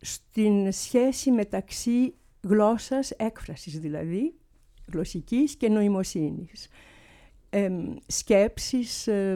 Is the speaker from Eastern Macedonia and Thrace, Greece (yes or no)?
no; Athens, Attica, Greece; moved away as an adult; also born or lived in Patras; now in Geneva, Switzerland; Εγώ γεννήθηκα στην Πάτρα της Αχαΐας και έκανα τα σχολικά μου χρόνια στην Αθήνα. Και όταν τελείωσα το σχολείο, ξενιτεύτηκα και πήγα να σπουδάσω στην Ελβετία.